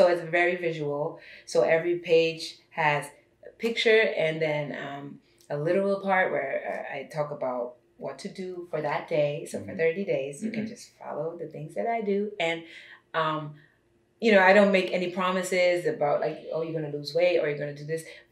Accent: Germany; there's a lot of things like me growing up in Germany, like that people are not used to over here

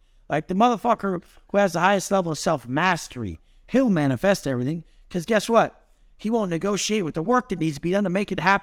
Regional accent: Oceanside, California, United States; I'm ghetto, bro. Like, I grew up in Oceanside as a drug dealer, fucking listening to trap music.

